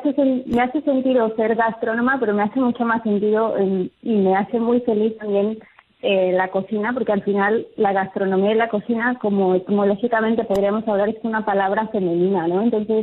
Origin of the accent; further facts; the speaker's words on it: Mexico; nos da una identidad como mexicanos, además como cocina, ¿no? Patrimonio de la humanidad.